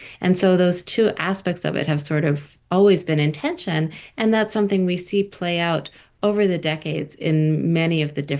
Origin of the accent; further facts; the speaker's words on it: Baltimore, Maryland, United States; growing up in Baltimore, as you said